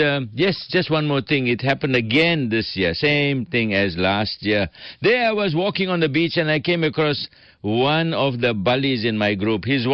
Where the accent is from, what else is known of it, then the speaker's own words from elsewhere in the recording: Port Shepstone, KwaZulu-Natal, South Africa; the Amzimkulu River at my hometown of Port Shepson when it was in flood.